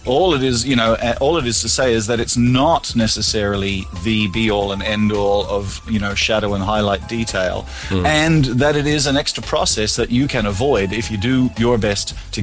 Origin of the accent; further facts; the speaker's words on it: Australia; I'm sort of their Aussie guy, I'm their Aussie guy.